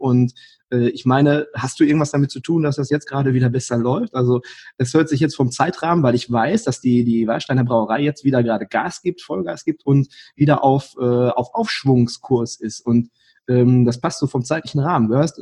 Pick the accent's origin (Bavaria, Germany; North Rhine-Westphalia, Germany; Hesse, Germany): North Rhine-Westphalia, Germany; Ich bin im Sauerland aufgewachsen